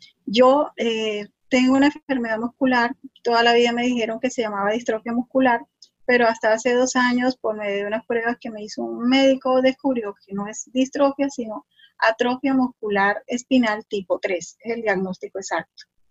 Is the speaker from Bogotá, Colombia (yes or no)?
no; Barranquilla, Atlántico, Colombia; Yo soy de Barranquilla, una ciudad que está aquí al norte de Colombia. Estamos a la orilla del río Magdalena y del Mar Caribe. La ciudad donde nació … la ciudad, bueno, una ciudad muy bonita, aquí al norte de Colombia, muy grande.